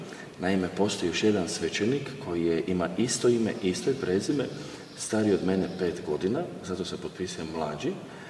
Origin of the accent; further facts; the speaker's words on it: Sveti Križ Začretje, Krapina-Zagorje County, Croatia; born there; Ja sam rođen u Hrvatskom Zagorju, u župi Svetog Križa, Začrtje.